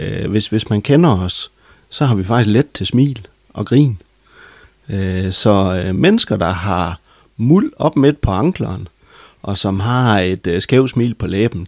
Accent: Sæby, North Denmark Region, Denmark; also born or lived in Nørresundby; født og opvokset i Sæby med en kort afstikker helt ud til Nørresundby. Men ellers så er det her, jeg har boet hele min tid.

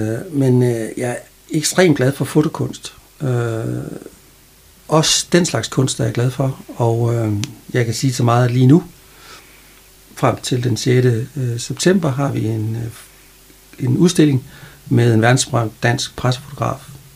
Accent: Frederikshavn, North Denmark Region, Denmark; Jeg er født i 1964 fra Frederikshavn, og på siden af Faldstationen, Norgesvej, boede vi fra jeg var 5 år, og til jeg flyttede hjemmefra, som jeg var 18 år

